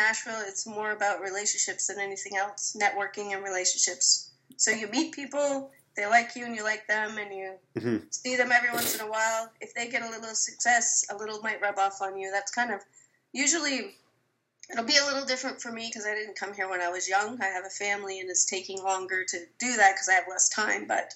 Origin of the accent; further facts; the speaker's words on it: Canada; now in United States; I just opt out of politics and say, I'm Canadian.